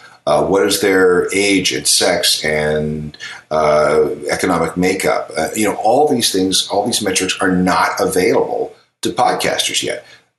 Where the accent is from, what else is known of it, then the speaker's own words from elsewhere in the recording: Manitoba, Canada; Okay, I live in Ontario. I'm from Manitoba.